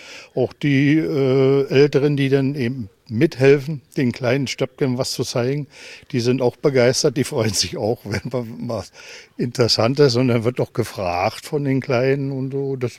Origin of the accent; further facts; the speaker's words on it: Germany; Ja, geboren in Seehausen, hier groß geworden.